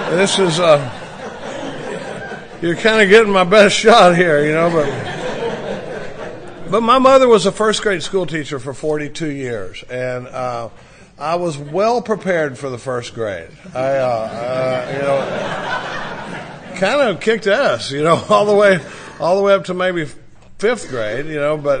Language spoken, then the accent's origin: English; Dallas, Texas, United States; born or raised there